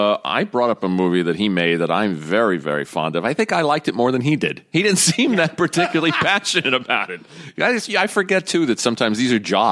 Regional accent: Brooklyn, New York, United States; I grew up in Brooklyn, too. I think it's also about Brooklyn, which is another reason that I love it.

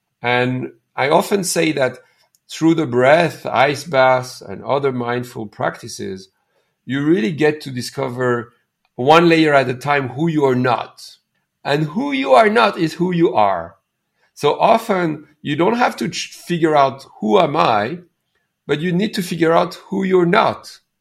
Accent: India; now in Canada; I'm from India. I'm a Canadian from Indian origin.

